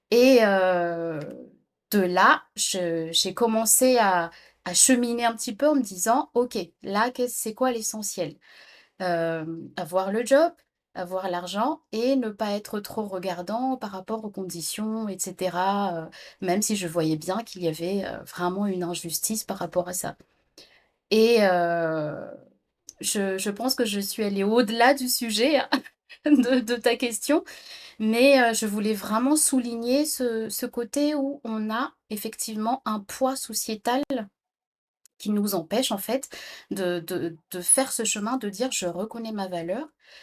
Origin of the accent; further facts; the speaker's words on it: Madagascar; moved away as an adult; now in France; Je suis malgache, née à Madagascar, et je suis partie faire mes études en 1996 en France.